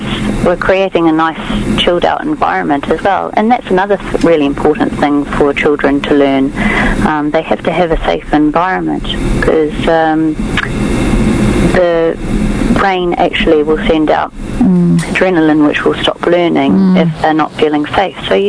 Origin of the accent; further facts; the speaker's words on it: New Zealand; I'm from New Zealand, and the outdoors in New Zealand is very different from the outdoors here.